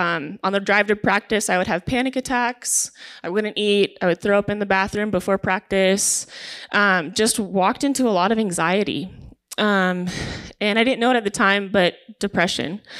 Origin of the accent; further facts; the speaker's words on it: Eden Prairie, Minnesota, United States; So I grew up in Minnesota, Eden Prairie. Midwest is best.